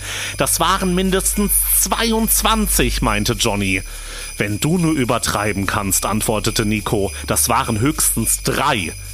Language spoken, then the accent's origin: German; Schotten, Hesse, Germany; wir waren am Wochenende zum Beispiel in meiner Heimat in Schotten.